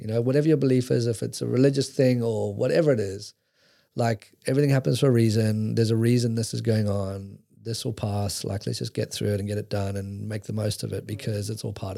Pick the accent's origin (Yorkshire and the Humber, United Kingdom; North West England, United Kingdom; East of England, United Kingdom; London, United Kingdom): London, United Kingdom; this was growing up in London and as a young 20-year-old, you know, for the most part, it was fine.